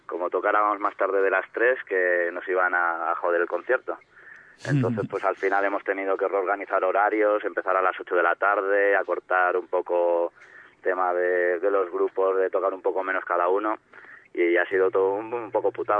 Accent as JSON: {"language": "Spanish", "town": "Chamberí", "region": "Community of Madrid", "country": "Spain", "said": "No, yo soy de Chamberí."}